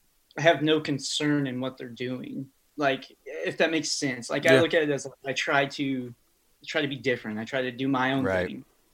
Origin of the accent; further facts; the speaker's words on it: Missouri, United States; I grew up in Missouri, like I said, in a small town